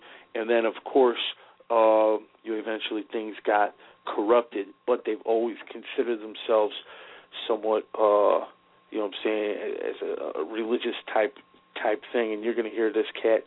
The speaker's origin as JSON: {"language": "English", "town": "Berwyn", "region": "Illinois", "country": "United States", "tie": "born or raised there", "said": "I grew up in Berwyn, which is about, you know, maybe 10 minutes from Chicago tops."}